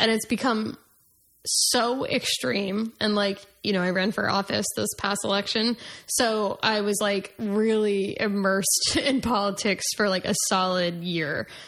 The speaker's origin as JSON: {"language": "English", "region": "New York", "country": "United States", "said": "I have a lot of negative feelings about Boston, and I'm just like, is it because I'm from New York?"}